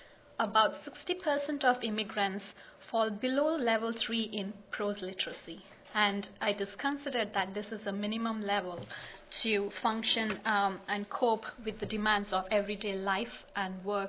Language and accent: English; New York, United States; I come from Nassau County in Long Island, which according to 2000 census shows that it has a population of 1.3 million people.